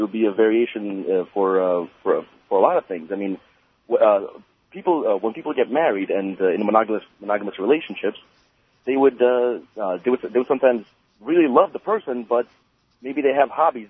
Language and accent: English; Queens, New York, United States; From Queens.